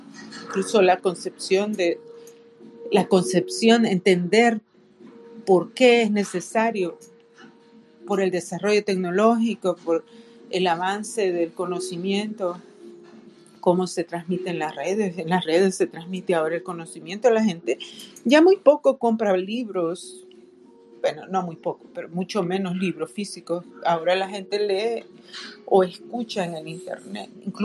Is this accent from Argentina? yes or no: no; El Salvador; now in Canada; yo salí de El Salvador hace 25 años y yo hoy he cambiado bastante